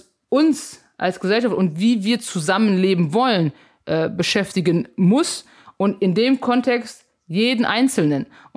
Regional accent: Germany; mein Vater ist aus Kamerun, meine Mutter ist aus Frankreich, ich bin in Deutschland geboren, groß geworden

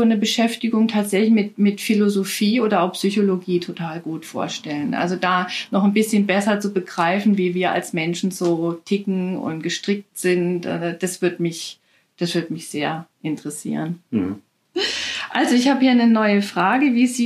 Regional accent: Rhineland-Palatinate, Germany; Also ich komme vom Land. Also was heißt vom Land? Ne? Was ist Land? Aus dem ländlichen Raum in Rheinland-Pfalz. Ne? Und also richtig vom Dorf letztendlich.

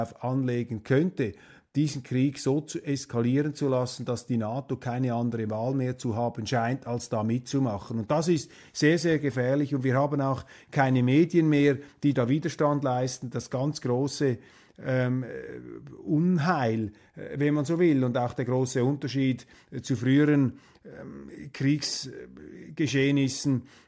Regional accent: Switzerland; Für mich als Schweizer

